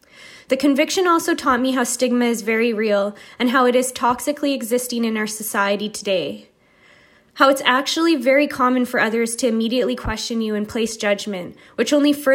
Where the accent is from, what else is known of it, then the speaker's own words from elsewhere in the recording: Winnipeg, Manitoba, Canada; I'm from Winnipeg, Manitoba, in Canada.